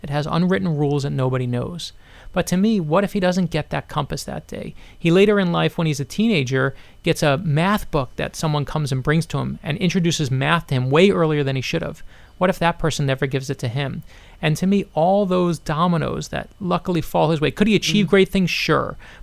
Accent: Brooklyn, New York, United States; now in Miami, United States; I grew up in Brooklyn, New York. And I'll tell you just from my own experience is when my dad lost his job at 40 years old, he decided to move here to Miami, Florida.

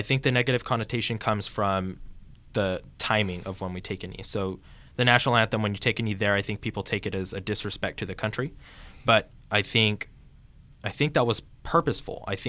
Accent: Clovis, California, United States; born there; I was born in Clovis, right next to Fresno. Growing up, it was economically challenging.

